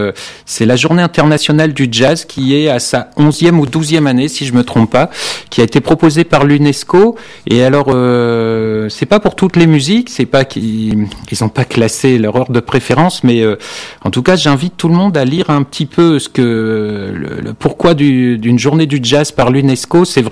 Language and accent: French; Normandy, France; à l'origine, je viens d'une petite commune de Seine-Maritime